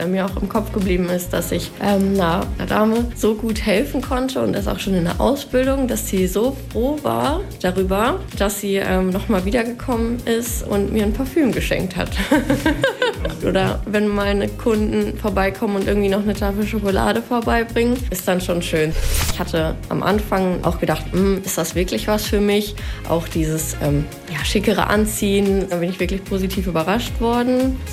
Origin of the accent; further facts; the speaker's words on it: Hüllhorst, North Rhine-Westphalia, Germany; ich komme aus Hüllhorst.